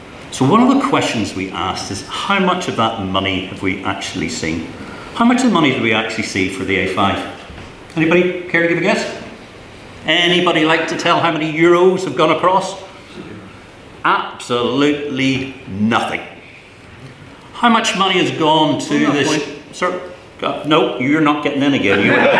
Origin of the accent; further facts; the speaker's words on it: Dublin, Leinster, Ireland; People would wander around thinking, I might as well have been a Nordic if I said I was from North Dublin.